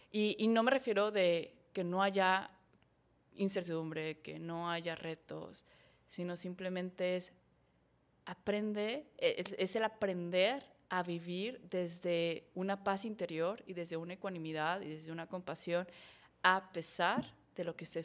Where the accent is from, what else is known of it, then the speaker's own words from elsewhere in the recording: Saltillo, Coahuila, Mexico; Y los conozco, yo soy de Saltillo.